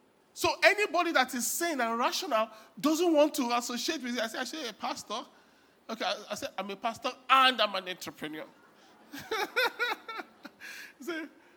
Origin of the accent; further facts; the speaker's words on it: Nigeria; now in United States; But many times I have to say to myself, no, I'm as proud as I'm American as I'm Nigerian.